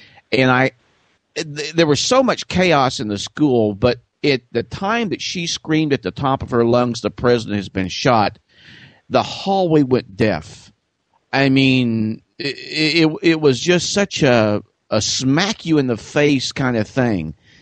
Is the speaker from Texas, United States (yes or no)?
yes; Dallas, Texas, United States; You're from Fort Worth. I'm from Dallas. I'll never forget the day that Kennedy was assassinated. I'm in L.V. Stockard Junior High School in Dallas.